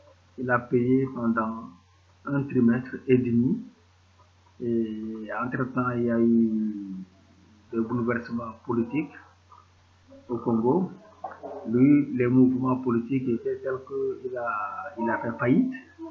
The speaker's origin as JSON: {"language": "French", "country": "Togo", "also_born_or_lived": "France", "said": "Je suis togolais d'origine. J'ai eu mon bac au Togo. Après le bac, j'ai fait 2 ans de formation ici à l'Université du Bénin avant d'intégrer la France."}